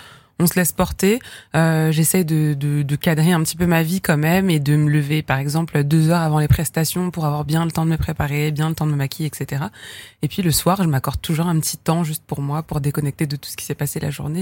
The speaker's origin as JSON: {"language": "French", "town": "Vauréal", "region": "Île-de-France", "country": "France", "tie": "born or raised there"}